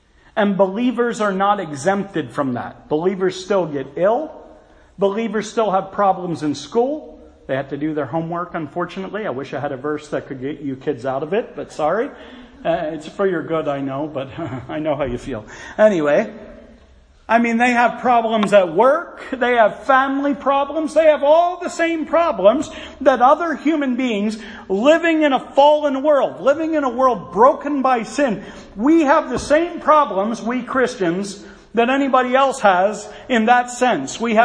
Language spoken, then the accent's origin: English; Philadelphia, Pennsylvania, United States; But I come from Philly territory, so don't expect me to weep too much anyway.